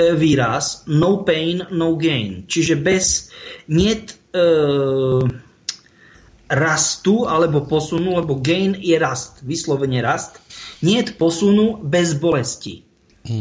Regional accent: central Slovakia, Slovakia; u nás sa tak pekne hovorilo, lebo som zo stredného Slovenska

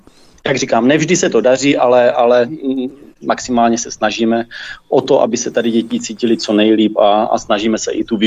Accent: Troubky, Olomouc Region, Czechia; now in Tovačov, Czechia; Takhle, prostě já pocházím z Troubek, dnes bydlím tady vedle v Tovačově 5 kilometrů.

